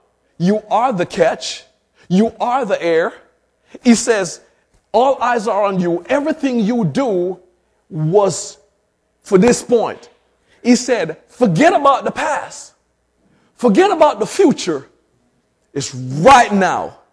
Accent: Jamaica; Now I no longer see myself as a Jamaican. I no longer see myself as a black man.

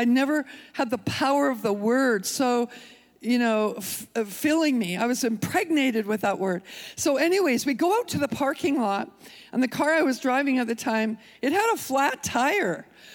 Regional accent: Canada; moved away; We were in Canada, and you know, I'm Canadian, and you know, we lived up in Canada until the last 15 years.

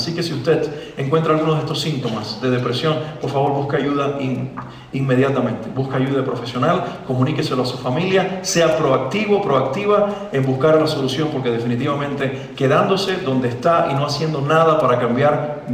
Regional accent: Cuba; now in Mexico; Y yo dije, ah, por supuesto, yo soy cubano, ¿no?

